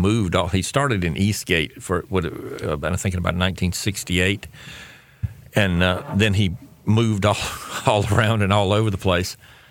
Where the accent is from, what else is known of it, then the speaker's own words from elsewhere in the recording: North Carolina, United States; Well, I was a native North Carolinian, born and raised in North Carolina. Attended the University of North Carolina, graduated in 78.